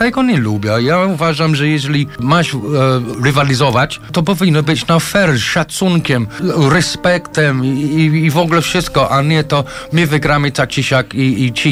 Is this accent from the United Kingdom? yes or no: yes; England, United Kingdom; Ja chociaż jestem Anglikiem i tak dalej